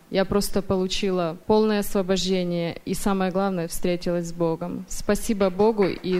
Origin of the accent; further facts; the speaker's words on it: South East England, United Kingdom; я из Кента.